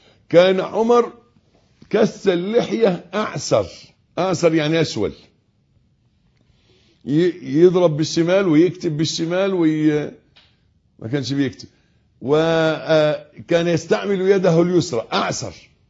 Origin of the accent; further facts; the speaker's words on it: Egypt; في عرفنا كمصريين